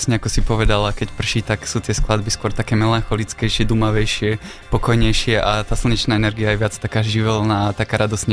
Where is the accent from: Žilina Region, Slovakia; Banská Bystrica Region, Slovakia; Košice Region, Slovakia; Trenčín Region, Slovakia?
Trenčín Region, Slovakia; Považská Bystrica; pochádzam z Považskej Bystrice, a Bystrici ja teraz pracujem posledné 2 roky v Banskej Bystrici